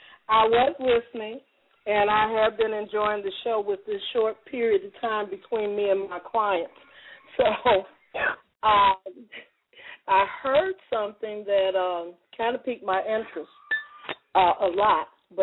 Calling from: Phoenix, Arizona, United States; I'm calling from Phoenix, Arizona.

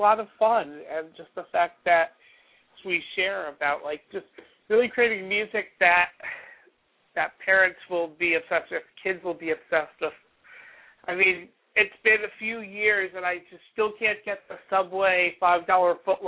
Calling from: New York, United States; I'm joining you from New York.

